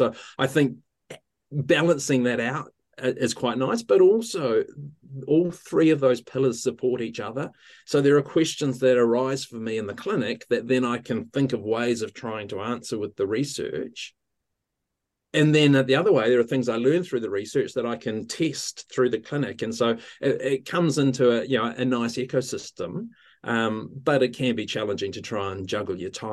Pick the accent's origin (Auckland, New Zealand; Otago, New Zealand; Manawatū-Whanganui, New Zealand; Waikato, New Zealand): Manawatū-Whanganui, New Zealand; Ohakune; also born or lived in Wellington; I'm from Wellington in New Zealand, but I grew up in Ohakuni in the centre of the North Island of New Zealand by the mountain Ruapehu as well.